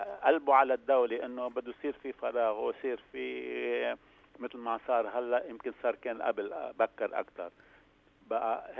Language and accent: Arabic; Lebanon; يعني قدرنا أنه نحن كلبنانيين